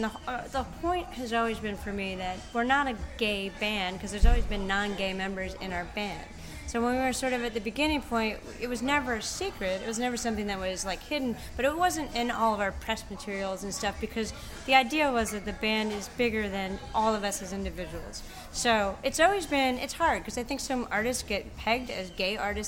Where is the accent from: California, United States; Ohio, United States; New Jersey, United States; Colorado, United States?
Ohio, United States; Cincinnati; I'm from Cincinnati, Ohio.